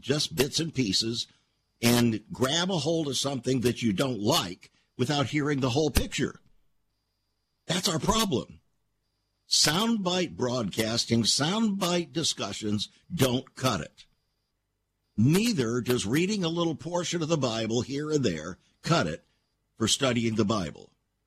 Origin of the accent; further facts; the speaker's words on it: United States; I'm an American, and I do believe that Donald Trump is doing a wonderful thing.